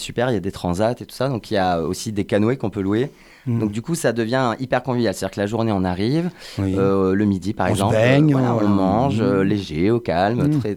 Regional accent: Montpellier, Occitanie, France; also born or lived in Paris; je suis né ici, je suis né à Montpellier, mes parents sont montpelliérains, je suis un vrai de vrai. Et pour le coup, j'ai passé 20 ans à Paris

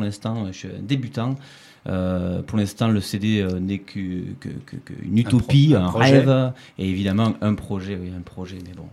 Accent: Rodez, Occitanie, France; now in Montpellier, France; Alors, j'ai un accent qui ne sonne pas de Montpellier exactement. Je suis de Rodez, je suis Aveyronnais.

